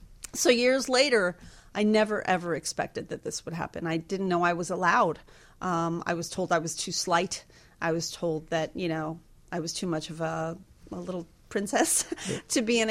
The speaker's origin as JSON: {"language": "English", "town": "Miami", "region": "Florida", "country": "United States", "said": "I know I'm from Miami, and we don't really do fall in Miami as much"}